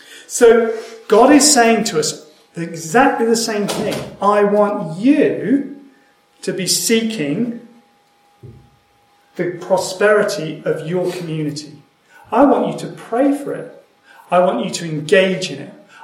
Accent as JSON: {"language": "English", "region": "England", "country": "United Kingdom", "said": "I'm saying English person because I'm English and I only know that's a little dream."}